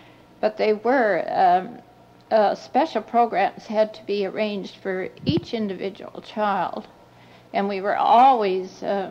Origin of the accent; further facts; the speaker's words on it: Victoria, British Columbia, Canada; born there; now in Coquitlam, Canada; I was born in Victoria to missionary parents. We came to this part of the country, Coquitlam, in 1920, and with the exception of 6 years, I've been here ever since.